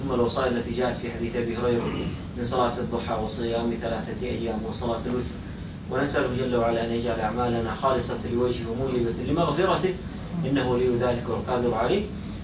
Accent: Hejaz, Saudi Arabia; لكنه معروف عندنا في الحجاز بالتجربة

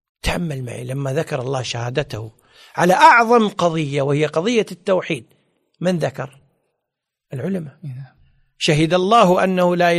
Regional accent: Kuwait; يعني تخيل معي الآن مثلا عندنا في الكويت عدد المواطنين والمقيمين قرابة 4 ملايين.

